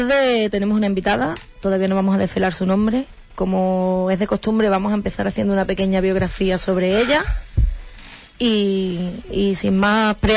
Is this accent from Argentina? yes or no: no; Punta Umbría, Andalusia, Spain; Y yo soy de Punta Mría